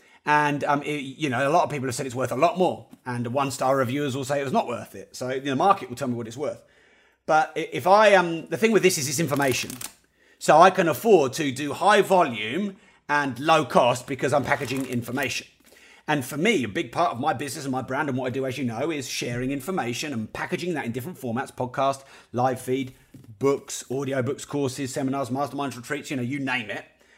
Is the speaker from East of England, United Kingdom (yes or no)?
yes; Peterborough, East of England, United Kingdom; forgive me if my pronunciation is terrible. I am from Peterborough after all.